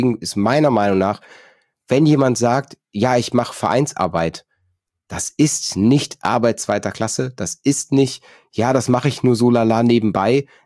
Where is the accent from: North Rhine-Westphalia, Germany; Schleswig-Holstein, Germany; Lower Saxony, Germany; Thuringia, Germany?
North Rhine-Westphalia, Germany; ich komme aus NRW